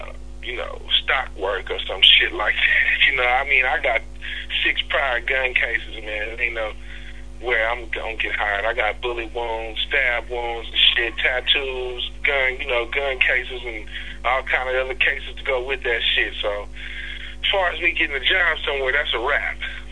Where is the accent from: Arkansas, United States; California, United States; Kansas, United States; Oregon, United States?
California, United States; Hayward; because I'm from Hayward, you know what I'm saying?